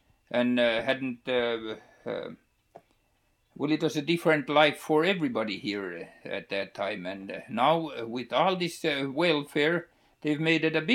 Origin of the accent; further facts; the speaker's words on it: Michigan, United States; born there; now in Ruby, United States; I was born in the States, in Upper Michigan, but there was a place. There was about 300 farmers or Finnish settlers there, and one Scotchman.